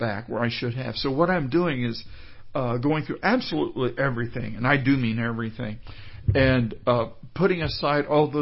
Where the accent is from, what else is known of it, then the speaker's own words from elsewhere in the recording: Kansas, United States; I wrote a brief note saying I'm from Kansas, you know, in L.A. for the summer